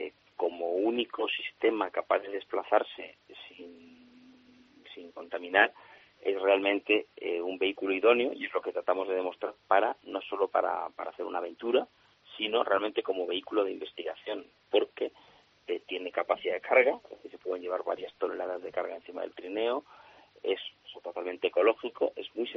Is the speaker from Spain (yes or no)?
yes; Spain; Somos 3 españoles